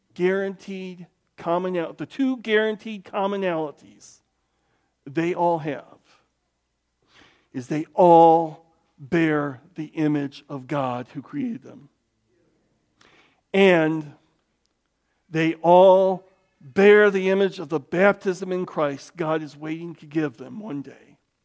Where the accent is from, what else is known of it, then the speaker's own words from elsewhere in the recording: LaPorte, Indiana, United States; also born or lived in Memphis / Denver; And I grew up in LaPorte, Indiana, which is about 40 miles southeast of Chicago. We would go up to Cubs games.